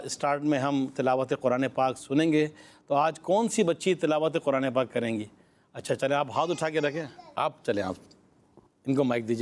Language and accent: Urdu; Karachi, Sindh, Pakistan; ہم بھی کراچی سے ہیں.